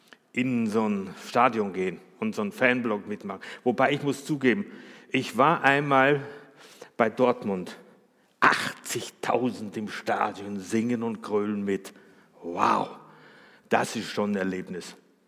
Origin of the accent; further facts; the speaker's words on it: Austria; Ich, wie ihr vielleicht wisst von früher oder was, ich bin Österreicher, ne? Und ich habe in Österreich Wehrdienst verweigert.